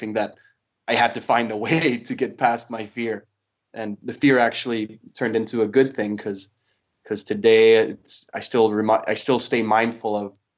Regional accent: Denmark; I come from Denmark.

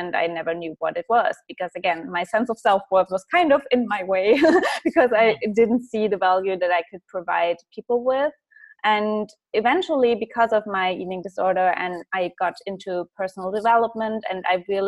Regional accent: Germany; English is a second language; because I come from Germany and I just felt so drawn to the English language and it felt so easy for me to learn it as well.

